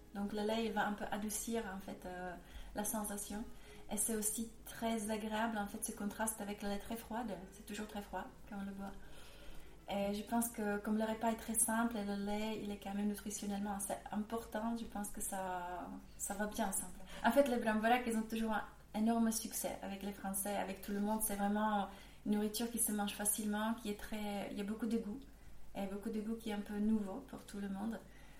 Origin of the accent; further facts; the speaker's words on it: Zlín, Zlín Region, Czechia; French is a second language; je viens de République tchèque. Enfin, je tenais, c'était encore la Tchécoslovaquie, on était l'état satellite de l'USSR. En République tchèque, je tenais à Zlín